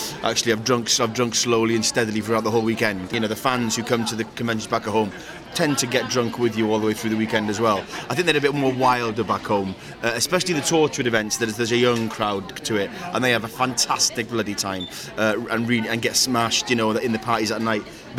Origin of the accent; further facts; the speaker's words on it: Llanrwst, Wales, United Kingdom; I'm from Llanrwst, Conwy's the county. Aberconwy's the county, but Llanrwst is in the heart of Snowdonia, the Conwy Valley.